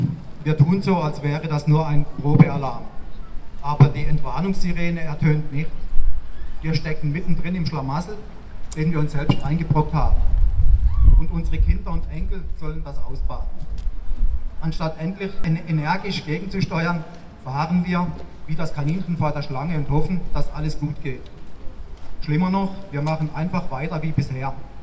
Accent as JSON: {"language": "German", "town": "Neuenburg am Rhein", "region": "Baden-Württemberg", "country": "Germany", "said": "ich komme aus Neuenburg-Steinestadt"}